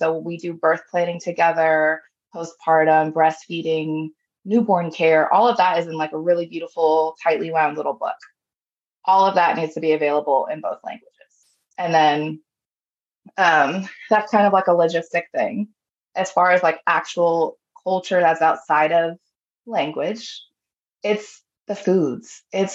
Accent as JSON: {"language": "English", "country": "Nicaragua", "said": "I centered myself and I really owned my identity, I'm very proud to be Nicaraguan."}